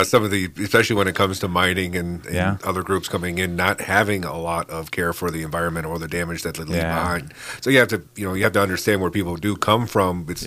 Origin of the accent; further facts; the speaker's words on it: Plymouth, Michigan, United States; moved away; I come from Plymouth and Livonia area. I graduated from Plymouth Canton, so it's probably up right there in the backyard.